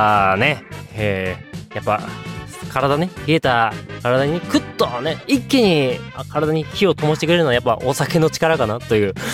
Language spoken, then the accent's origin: Japanese; Hokkaido, Japan; now in Tokyo, Japan; 今更ながらも私まだね、東京寒いと思ってるから、北海道出身だけど